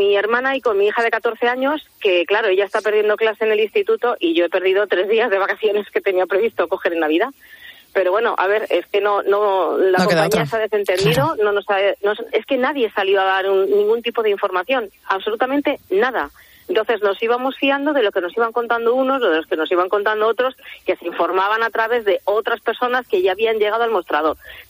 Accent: Madrid, Community of Madrid, Spain; Sí, somos de Madrid.

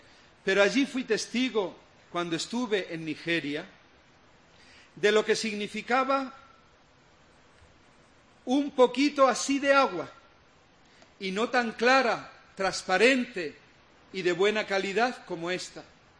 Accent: Jaén, Andalusia, Spain; nosotros somos de Jaén

